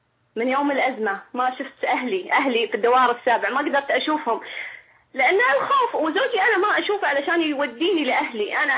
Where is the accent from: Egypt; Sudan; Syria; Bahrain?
Bahrain; أنا مواطنة، ما راح يعني أقول لك أنا مجنسة، بس أنا بحرينية مواطنة